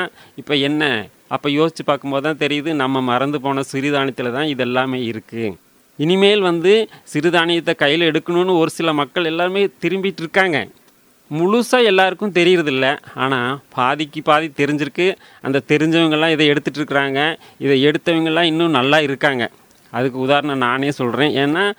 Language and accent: Tamil; Valparai, Tamil Nadu, India; நான் வந்து பிறந்து வளர்ந்ததெல்லாம் வால்பாறைங்கிற ஊரில்.